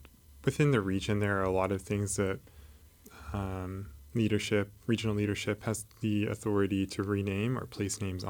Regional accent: Craig, Alaska, United States; Oh, I'm from Craig and Kluwak on Prince of Wales Island.

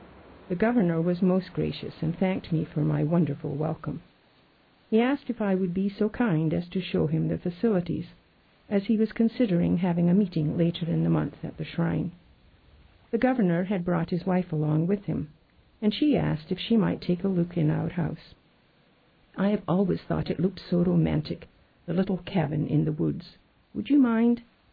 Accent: Scotland, United Kingdom; Being a Scot, it was a wedding I wish we had seen.

